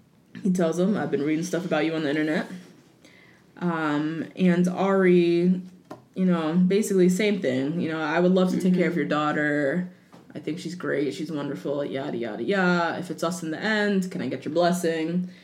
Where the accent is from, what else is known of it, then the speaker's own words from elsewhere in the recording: Minnesota, United States; accent: Minnesota; Next up, we're going to Minnesota. That's my accent. Minnesota.